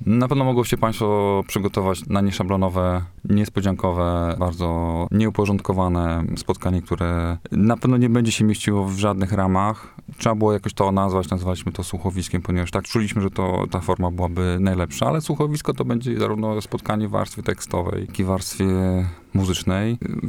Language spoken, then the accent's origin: Polish; Olsztyn, Warmian-Masurian Voivodeship, Poland; jestem olsztynianinem.